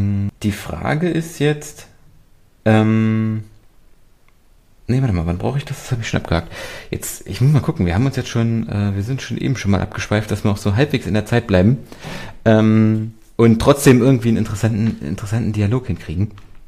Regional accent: Erfurt, Thuringia, Germany; ich komme aus Erfurt. Hier bei uns in der Nähe ist das wunderschöne kleine Städtchen Bad Langensalza.

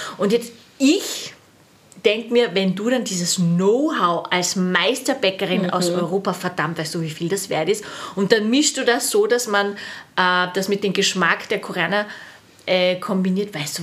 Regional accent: Austria; born there; Und ich bin zum Beispiel in Österreich geboren

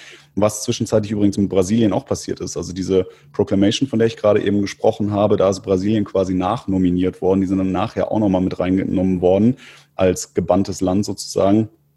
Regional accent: Istanbul, Turkey; now in Germany; Da habe ich gesagt, ich komme aus Istanbul.

